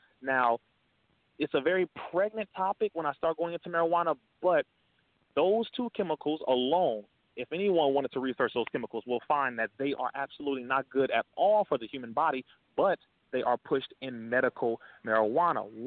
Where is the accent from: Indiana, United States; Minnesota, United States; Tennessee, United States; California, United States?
California, United States; Compton; All right, I'm from Compton.